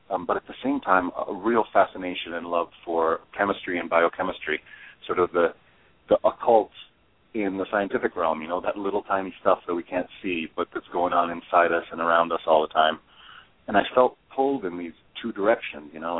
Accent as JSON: {"language": "English", "country": "Italy", "tie": "born or raised there", "said": "Well, I was born and raised in Italy. I spent most of my time there in the middle of the Arc of the Alps in this region called the Dolomite region."}